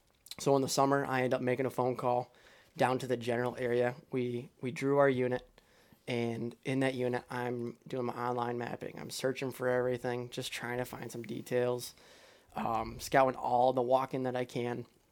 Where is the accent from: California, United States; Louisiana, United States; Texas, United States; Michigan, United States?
Michigan, United States; hey, you know, we're from Michigan.